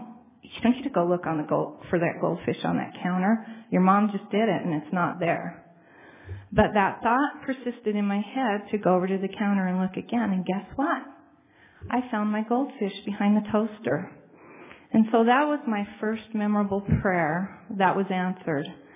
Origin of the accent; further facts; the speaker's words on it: California, United States; In the early 60s, I was a young girl growing up in California among the hippies.